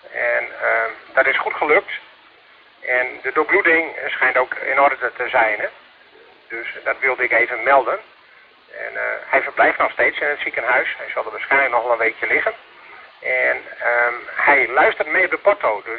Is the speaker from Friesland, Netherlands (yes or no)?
no; Vledderveen, Groningen, Netherlands; En ik kom uit het Groningse Vledderveen.